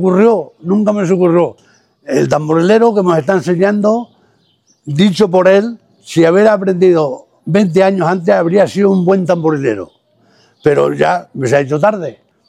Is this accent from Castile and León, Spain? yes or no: no; Aceituna, Extremadura, Spain; Bueno, pues yo soy de Aceituna.